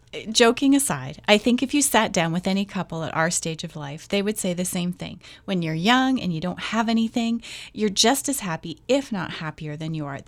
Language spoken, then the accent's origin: English; Canada; It's just because I'm weird. Not because I'm Canadian.